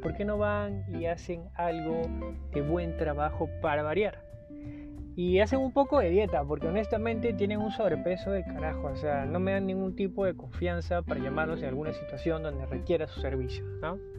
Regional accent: Venezuela; moved away; soy inmigrante, soy venezolano

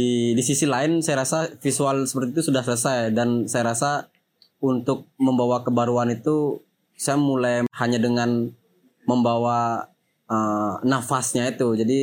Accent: Bali, Indonesia; also born or lived in Yogyakarta; saya merantau kuliah seni rupa di Jogja, ada satu kata yang saya suka, bahwa aku tidak perlu bilang bahwa aku tuh orang Bali, karena ketika aku bernafas, orang udah tahu aku udah orang Bali.

